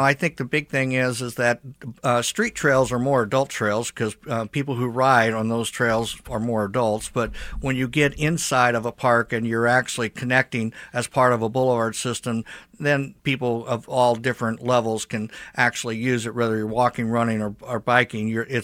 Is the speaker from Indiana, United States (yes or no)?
yes; Indianapolis, Indiana, United States; So I'm from Indianapolis and we have 162 miles of paved trail.